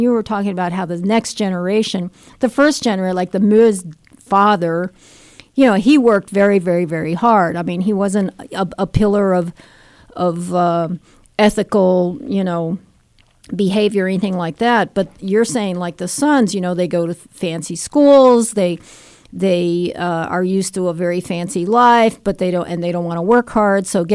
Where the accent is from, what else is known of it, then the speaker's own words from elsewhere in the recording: Haiti; I grew up in Haiti, and I mean, some of these people I knew very well.